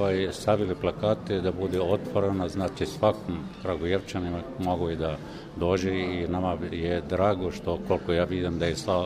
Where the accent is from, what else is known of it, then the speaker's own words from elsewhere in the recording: Palestine; Serbian is a second language; jedan beduin, koji je došao da priča o život beduina kod nas u Palestini i kakve teškoće naiđe zbog okupacije.